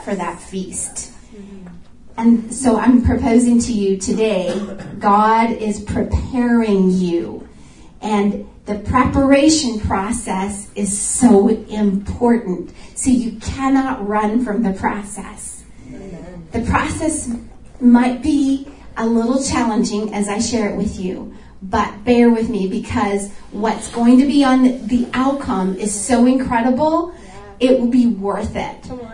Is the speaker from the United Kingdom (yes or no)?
no; South India, India; You know, I'm from India, and India is known as the nation of spices.